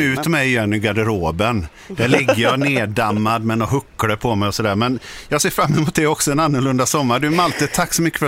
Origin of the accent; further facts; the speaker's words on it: Gothenburg, Västra Götaland County, Sweden; Först och främst, jag är från Göteborg, brukar dra en hel del ordvitsar.